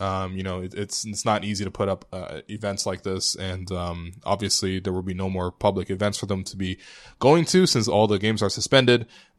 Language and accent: English; China; now in Toronto, Canada; The other two are in China, and by latest reports, my home country seems to be through the worst of it.